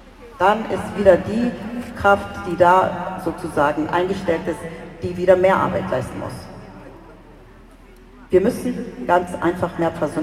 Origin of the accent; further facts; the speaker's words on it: Turkey; moved away; Ich habe einen Migrationshintergrund. Ich komme aus der Türkei.